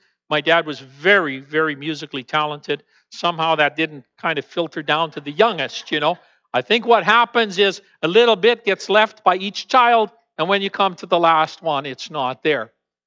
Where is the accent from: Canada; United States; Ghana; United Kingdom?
Canada; I wasn't used to it as a Canadian.